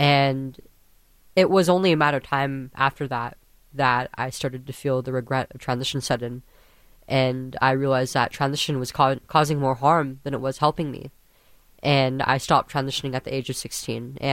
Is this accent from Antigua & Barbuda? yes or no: yes; Antigua & Barbuda; now in United States; Yeah, I'm in the Central Valley area in the San Joaquin Valley. I'm from Antigua.